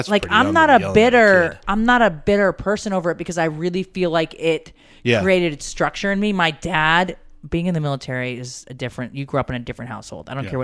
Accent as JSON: {"language": "English", "region": "Connecticut", "country": "United States", "tie": "born or raised there", "said": "I grew up in Connecticut."}